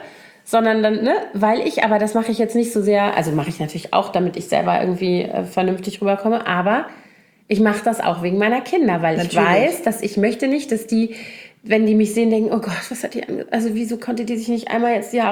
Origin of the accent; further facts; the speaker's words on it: Koblenz, Rhineland-Palatinate, Germany; also meine Heimatstadt Koblenz